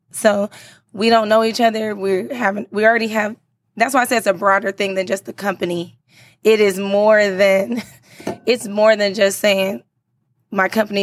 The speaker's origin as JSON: {"language": "English", "region": "California", "country": "United States", "lives_now": "Dallas, United States", "said": "I didn't know anybody here. I'm from California."}